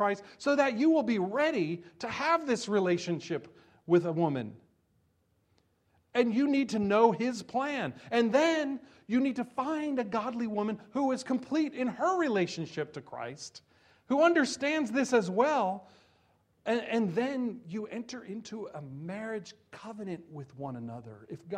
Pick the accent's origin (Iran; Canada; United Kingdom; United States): United States; New Jersey; my culture that I grew up in New Jersey